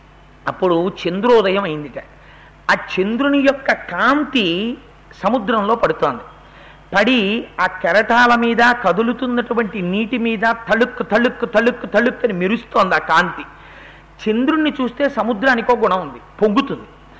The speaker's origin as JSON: {"language": "Telugu", "town": "Eluru", "region": "Andhra Pradesh", "country": "India", "tie": "born or raised there", "said": "నా చిన్నతనంలో నేను ఏలూరులో చదువుకునే రోజుల్లో"}